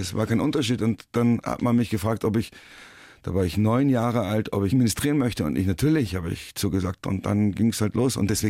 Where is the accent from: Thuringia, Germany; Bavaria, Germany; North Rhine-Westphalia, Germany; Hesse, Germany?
Bavaria, Germany; Naja, ich bin auch in Bayern aufgewachsen, in Chiemgau aufgewachsen.